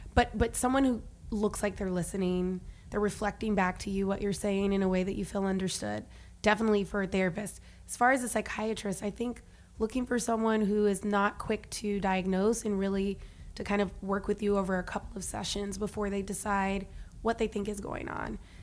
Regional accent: Huntsville, Alabama, United States; I'm from Huntsville. It's like a military town.

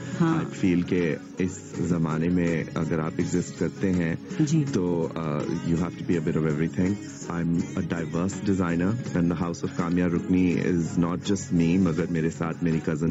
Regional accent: Bahawalpur, Punjab, Pakistan; also born or lived in Iran; میری پیدائش ایران کی ہے اور میری تربیت بہاول پور کی ہے. I had a really rural up bringing, so I think I am quite دیسی ان سم ویز.

